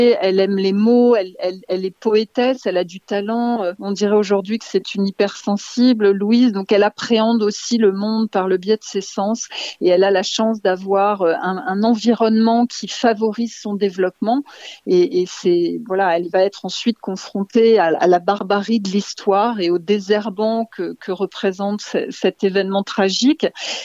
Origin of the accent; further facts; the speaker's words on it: France; Je suis française, ma mère est française, j'ai un père qui a des origines libanaises et arméniennes